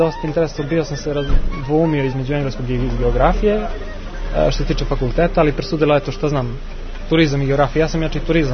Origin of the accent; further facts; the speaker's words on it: Medveđa, Southern and Eastern Serbia, Serbia; Ne, ja sam iz Medveđe.